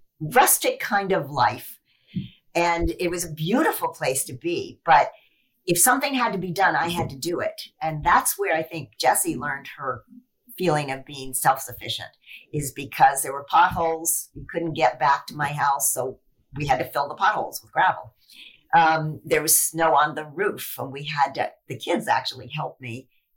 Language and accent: English; Knoxville, Tennessee, United States; moved away as an adult; I grew up in Knoxville, Tennessee. And I'm like, at 20, I went to New York to become a professional dancer.